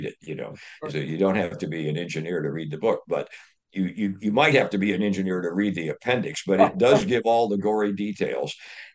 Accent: Dayton, Ohio, United States; But growing up in Dayton, Ohio, in the shadow of National Cash Register

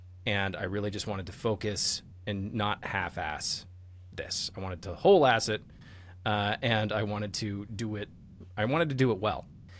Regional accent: Massachusetts, United States; now in Chicago, United States; mainly because I'm from Massachusetts, and so spending time in Boston, there's sort of a very familiar environment or attitude with Chicago and Boston people.

